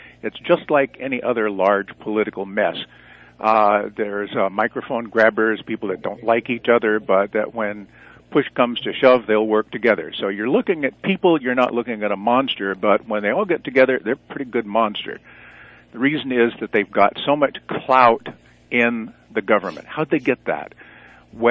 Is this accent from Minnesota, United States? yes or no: no; Texas, United States; now in Seattle, United States; Years and years ago, I came from Texas originally and moved to the Pacific Northwest near Seattle, where I live now and have for all of that time, 50 years almost.